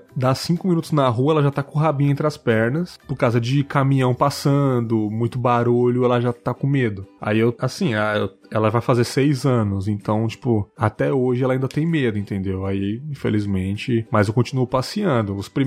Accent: São Paulo, Brazil; now in Cachoeira, Brazil; Sou de São Paulo, São Paulo capital.

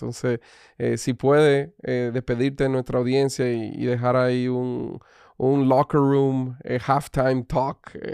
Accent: Boston, Massachusetts, United States; Perdón, porque yo vengo de Boston. Yo soy de Boston

